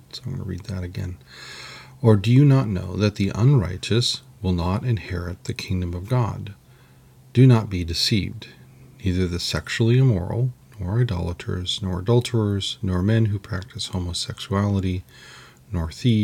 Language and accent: English; California, United States; I mean, and I grew up in California, we went to Vegas every now and then.